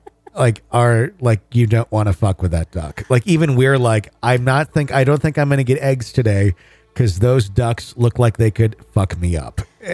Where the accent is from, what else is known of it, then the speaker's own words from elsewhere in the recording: Wisconsin, United States; Could I do it because I'm from Wisconsin?